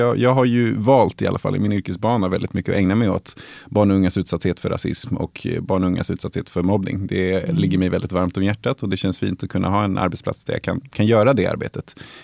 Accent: Uppsala, Uppsala County, Sweden; så jag är uppvuxen i Uppsala i ett område och var den enda som var från det området i Uppsala

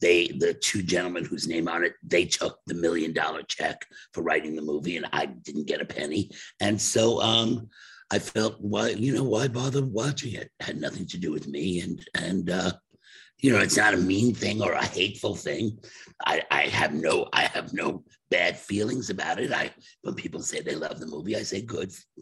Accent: England, United Kingdom; We are the English actors, and we can play heterosexual, but they can't play gay.

